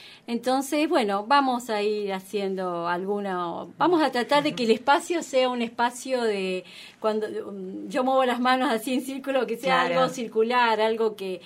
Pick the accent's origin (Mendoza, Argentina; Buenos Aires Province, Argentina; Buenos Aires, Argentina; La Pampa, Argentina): Mendoza, Argentina; Yo soy de Mendoza.